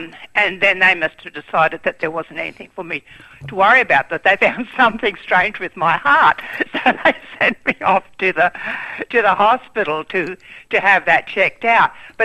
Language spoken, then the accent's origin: English; Atherton, Queensland, Australia; I'm from Atherton in Far North Queensland